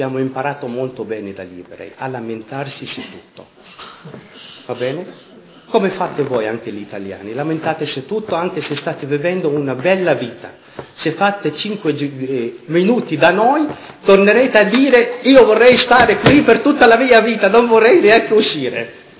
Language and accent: Italian; Palestine; born there; Italian is a second language; Anche se noi tutti quanti siamo nati in Palestina.